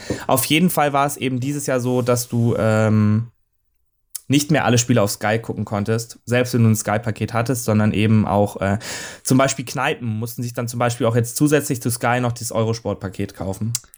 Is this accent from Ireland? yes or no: no; Stuttgart, Baden-Württemberg, Germany; weil aus meiner Heimatstadt Stuttgart